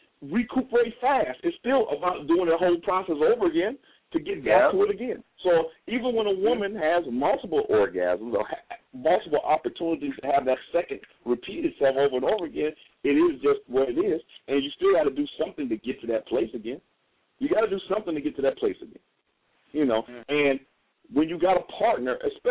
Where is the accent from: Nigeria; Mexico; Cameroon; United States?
United States; Chicago, Illinois; now in Texas, United States; I'd be like, I'm from Chicago, you know, and we listen to the blues up in Chicago